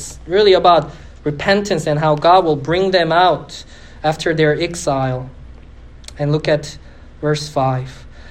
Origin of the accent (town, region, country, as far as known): Philadelphia, Pennsylvania, United States